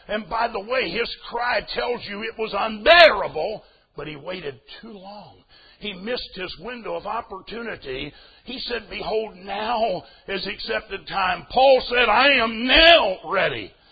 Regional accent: Pennsylvania, United States; You know, I grew up in Pennsylvania, and as a boy, I was going to a Brethren church.

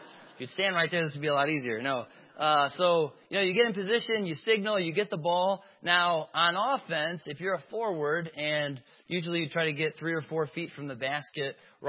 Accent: Dwight, United States; I grew up over in Dwight. And we were the Eagles.

